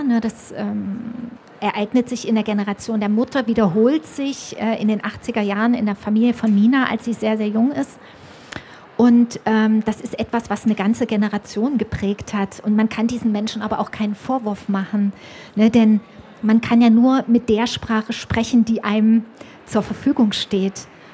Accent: Naumburg, Saxony-Anhalt, Germany; also ich komme aus Naumburg

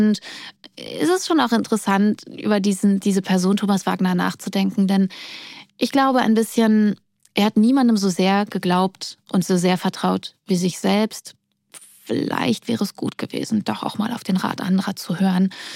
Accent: East Germany, Germany; Ich bin ja selber Ossi und komme aus einer ostdeutschen Familie

